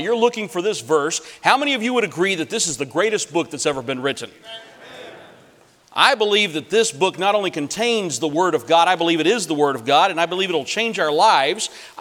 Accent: Mexico; also born or lived in Mongolia; I grew up in Mexico.

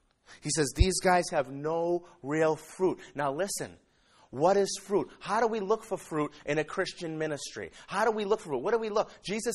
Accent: Revere, Massachusetts, United States; in Revere Beach where I'm from. I don't know what's going on over there. So, not that, you know, I'm from Revere, so I'm not knocking yourself.

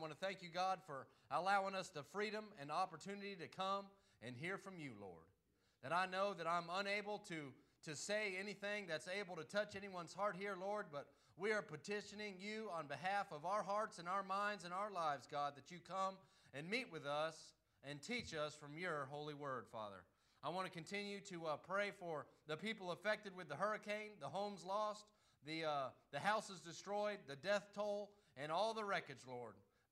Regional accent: Florida, United States; I'm from Florida, born and raised

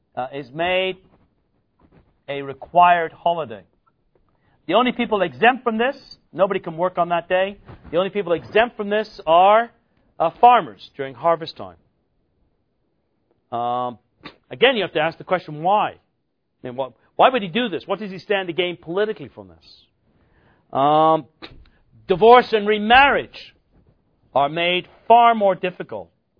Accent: Canada; I'm a Canadian, basketball's not big in Canada.

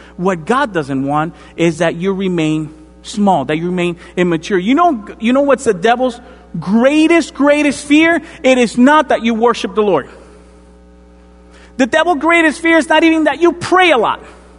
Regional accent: Dominican Republic; Like I said, mentioned before, I'm from the Dominican Republic, from the tropics.

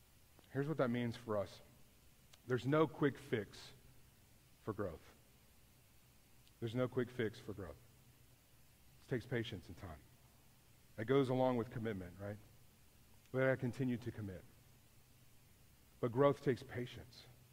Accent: Houston, Texas, United States; Y'all know I grew up in Houston. I have no patience.

